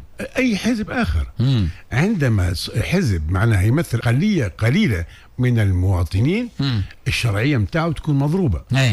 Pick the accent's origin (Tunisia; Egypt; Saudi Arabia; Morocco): Tunisia; معنى أتعس أشكال التوافق هو اللي صار عندنا في تونس.